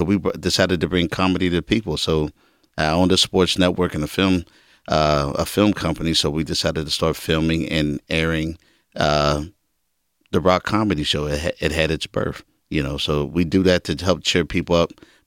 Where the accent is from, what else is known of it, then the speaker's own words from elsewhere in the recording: California, United States; I was born and raised in St. Clair Village. It is no longer there, so it was the actual St. Clair Village, you know what I mean? So it was torn down.